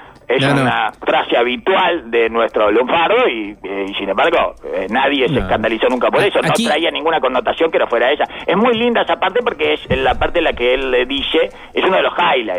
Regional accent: Uruguay; Así que, un poco nosotros también somos uruguayos

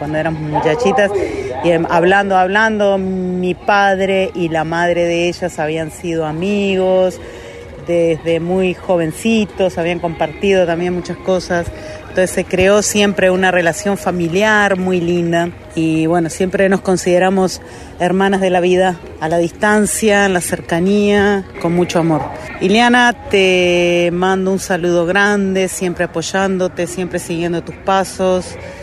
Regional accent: Salto, Uruguay; born there; Iliana y yo nos conocimos en Montevideo, pero yo nací en Salto, mi familia toda de Salto y la familia de Iliana también.

